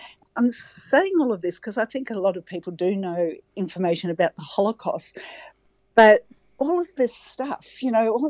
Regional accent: Australia; even though I grew up in Australia, there was this sense of we're safe because we've got Israel. There was also a sense that we're safe because we're in this great place, Australia. That's like the other end of the world

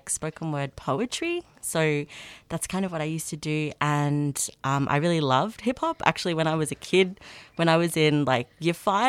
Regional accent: Melbourne, Victoria, Australia; also born or lived in Northern England; Aboriginal and English, and I grew up in England. My mum's from England, so I grew up kind of moving from Melbourne to Northern England, back to Melbourne, back to Northern England, back to Melbourne. I moved around a lot

